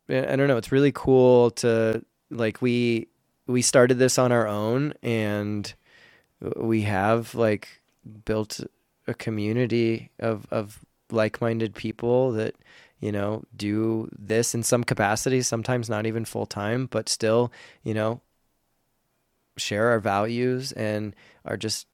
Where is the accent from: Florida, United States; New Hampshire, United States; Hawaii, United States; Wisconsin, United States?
Florida, United States; And I grew up in Florida.